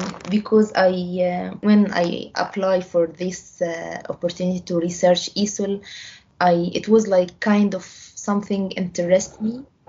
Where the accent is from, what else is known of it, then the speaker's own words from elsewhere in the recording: Egypt; English is a second language; I was teaching English in my country. I'm from Egypt, so I was teaching English.